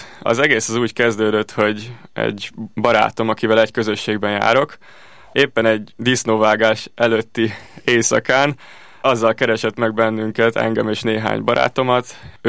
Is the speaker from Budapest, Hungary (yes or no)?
yes; Budapest, Hungary; Budapesten születtem 1994-ben